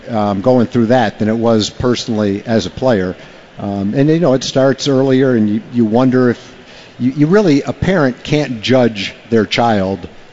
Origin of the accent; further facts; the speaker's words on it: New England, United States; I was from New England.